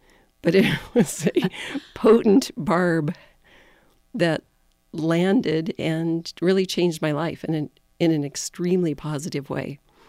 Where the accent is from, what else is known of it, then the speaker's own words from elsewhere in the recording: Denver, Colorado, United States; Yes, I grew up in Denver and went to graduate school in Boulder and gravitated this direction in 1980.